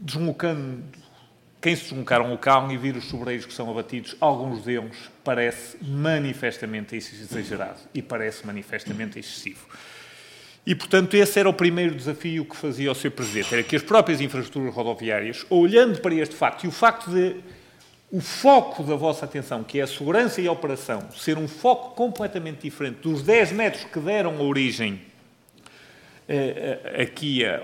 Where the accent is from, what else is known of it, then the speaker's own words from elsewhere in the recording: Santa Maria da Feira, Aveiro, Portugal; eu sou da zona, sou de Santa Maria da Feira